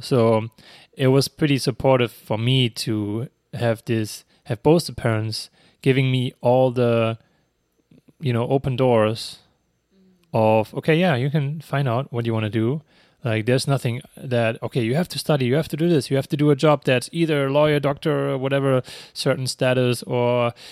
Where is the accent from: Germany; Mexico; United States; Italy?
Germany; I mean, we have the same though in Germany. So I'm from Germany.